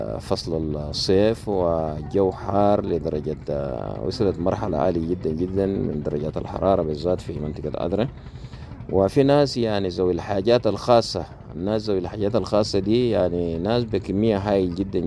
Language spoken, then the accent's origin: Arabic; Sudan; now in Chad; نحن كلاجئين من السودان في معسكر أدربيكات في معسكر الانتظار